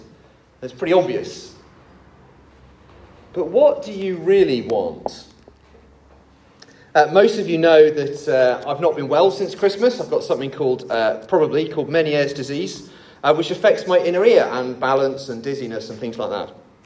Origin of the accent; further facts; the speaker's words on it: England, United Kingdom; Of course I'd miss complaining. I'm English.